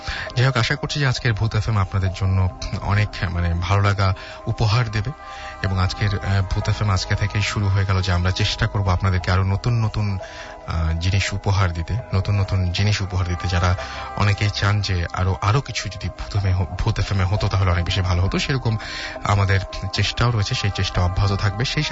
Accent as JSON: {"language": "Bangla", "town": "Ulipur", "region": "Rangpur Division", "country": "Bangladesh", "tie": "born or raised there", "said": "আমাদের বাড়ি কুড়িগ্রাম ডিস্ট্রিক্টের উলিপুর থানায়।"}